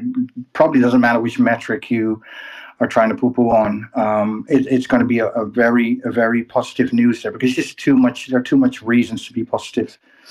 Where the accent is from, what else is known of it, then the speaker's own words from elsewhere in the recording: Netherlands; I'm from the Netherlands, ex-Navy, ex-MP.